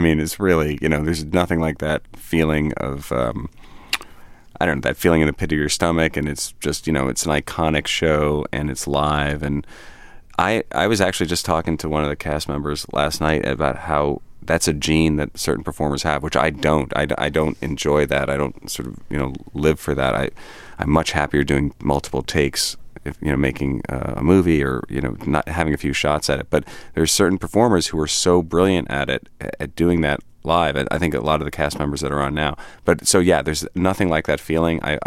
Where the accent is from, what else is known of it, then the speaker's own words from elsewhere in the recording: New York, United States; Yes, I'm a New Yorker, and it was pretty convenient.